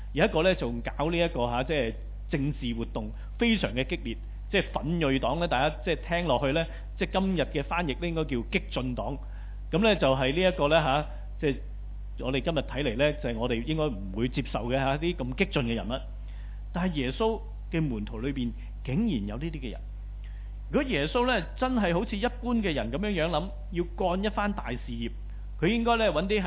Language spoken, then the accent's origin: Chinese; Guangdong, China; 就是用我们广东人一句俗语来说，鬼打鬼。